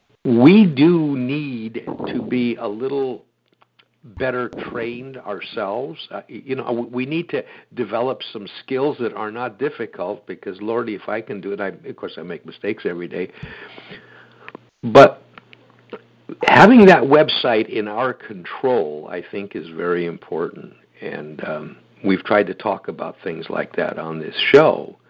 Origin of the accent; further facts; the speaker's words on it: Chicago, Illinois, United States; And that's the way I grew up in Chicago.